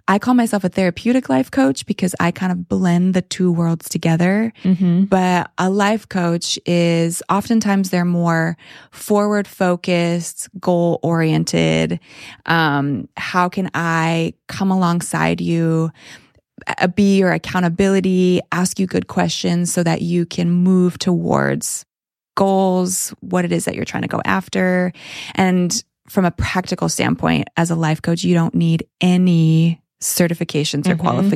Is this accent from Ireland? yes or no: no; Canada; now in United States; because I'm a Canadian and originally in Canada